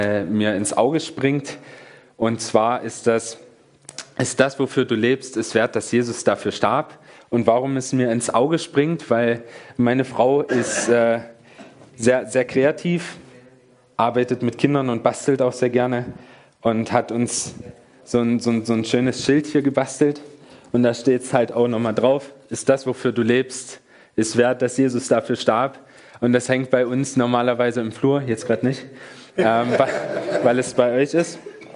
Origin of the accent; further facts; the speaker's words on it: Magdeburg, Saxony-Anhalt, Germany; bin auch geboren und aufgewachsen, bin gebürtiger Magdeburger.